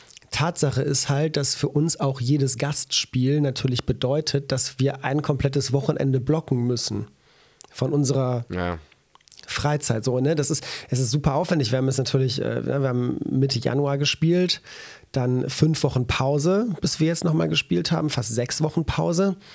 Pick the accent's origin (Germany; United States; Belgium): Belgium; Walhorn, Wallonia; Ich weiß, in meinem Heimatdorf in Wallhorn, die haben halt nicht nur 10, 12 Spielerinnen